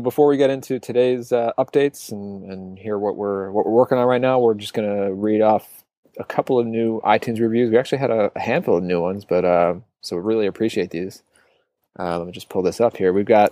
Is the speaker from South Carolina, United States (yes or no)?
no; New York, United States; I grew up in New York, and still every single time I end up in Manhattan, it's this energy that feels new.